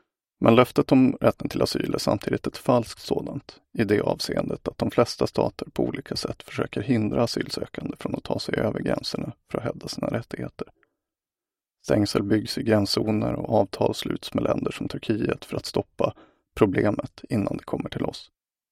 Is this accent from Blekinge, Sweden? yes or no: no; Ramsele, Västernorrland County, Sweden; Men för mig representerade den det allra bästa med min uppväxt i Ramsele.